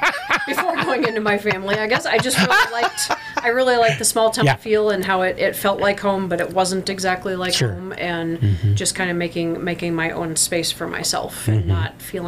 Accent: Iowa, United States; I grew up in Iowa.

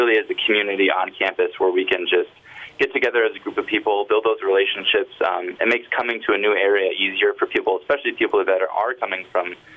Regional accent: Brainerd, Minnesota, United States; I'm from Brainerd, Minnesota.

